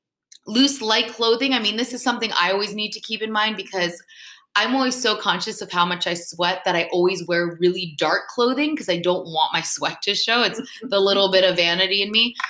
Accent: Miami, Florida, United States; and I'm from Miami, so I am used to working out in not just high heat, but really, really high, thick humidity.

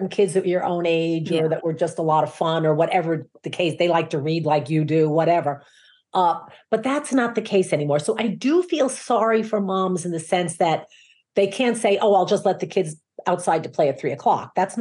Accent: New York City, New York, United States; When you and I were kids, and I grew up in New York City.

